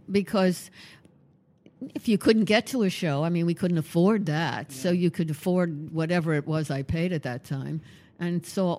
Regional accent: Brooklyn, New York, United States; I'm from Brooklyn.

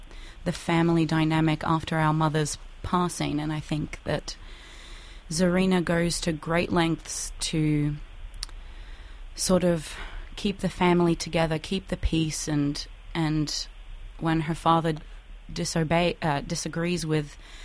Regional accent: Australia; born or raised there

